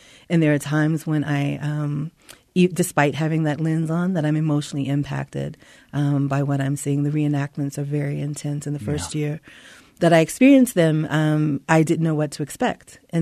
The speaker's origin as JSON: {"language": "English", "region": "Mississippi", "country": "United States", "said": "And I'm from Mississippi, where lynching terror was pervasive."}